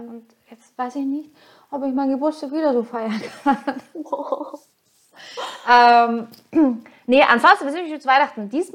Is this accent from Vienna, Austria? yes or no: yes; Vienna, Austria; wo kommst du her? Eigentlich aus Wien.